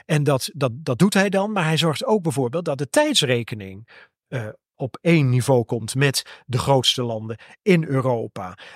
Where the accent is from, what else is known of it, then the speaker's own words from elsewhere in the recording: North Holland, Netherlands; Want de Zaanstreek, ik ben zelf een Zaankanter.